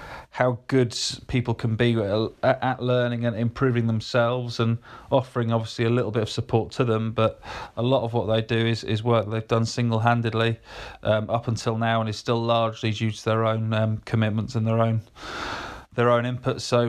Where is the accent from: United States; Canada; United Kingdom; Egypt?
United Kingdom; Yorkshire and the Humber; especially me growing up in Yorkshire.